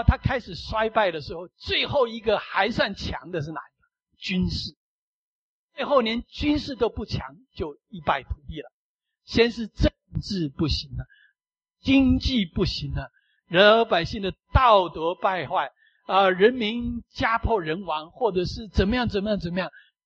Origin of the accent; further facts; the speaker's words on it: United States; 所以美国的基地遍布全世界，我身为美国人为美国的利益着想